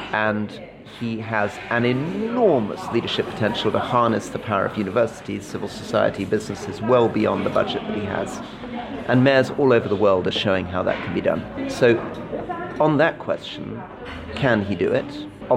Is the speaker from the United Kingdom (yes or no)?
yes; London, United Kingdom; Fundamentally, I'm a Londoner, but I'm a Londoner who has experience delivering in Britain and all over the world.